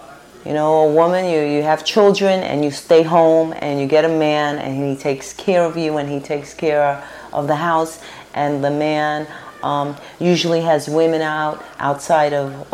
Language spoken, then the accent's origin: English; Brooklyn, New York, United States; I grew up in Williamsburg in Brooklyn, on the South Side, and it was a pretty mixed neighborhood, and Jewish and white people, Irish people, and Puerto Ricans and Black people